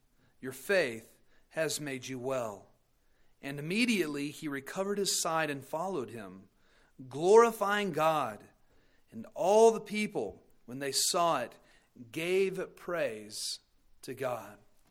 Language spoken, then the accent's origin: English; Amarillo, Texas, United States; I'm a pastor from Amarillo.